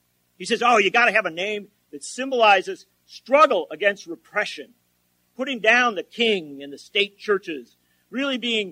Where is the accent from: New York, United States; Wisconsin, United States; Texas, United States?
Wisconsin, United States; Well, you know, I grew up near Kenosha, and not everybody sticks around.